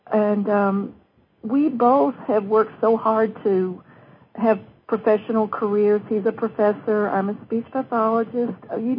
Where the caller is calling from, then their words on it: Tucson, Arizona, United States; I'm calling from Tucson.